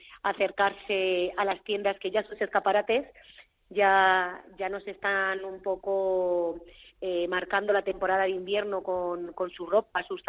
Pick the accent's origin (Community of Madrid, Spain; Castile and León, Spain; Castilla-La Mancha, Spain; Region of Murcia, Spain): Community of Madrid, Spain; Navacerrada; Pues sí, somos cerrudos, los de Navacerrada.